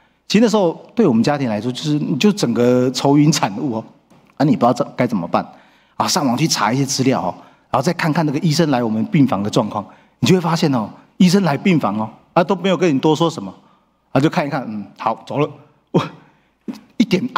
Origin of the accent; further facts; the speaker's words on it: Guanxi, Hsinchu County, Taiwan; accent: Hakka; 他就一直都在新竹关西客家人的地方。所以一度我都以为我是客家人，一直到大概国小四年级才知道我是原住民这样。